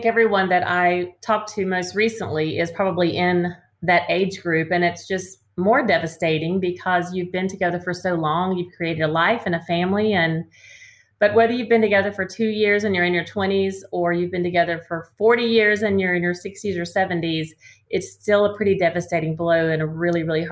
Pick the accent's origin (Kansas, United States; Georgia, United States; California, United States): Georgia, United States; also born or lived in North Carolina; Well, I grew up in Georgia, right outside of Atlanta. My dad got transferred a lot in his job. And so we moved several places in North Carolina